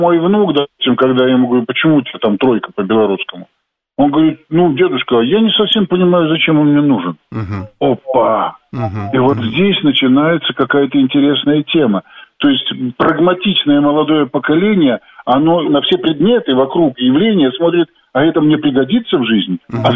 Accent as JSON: {"language": "Russian", "country": "Belarus", "said": "Я говорю, да, белорус, он говорит, так ты знаешь белорусский? Я говорю, знаю."}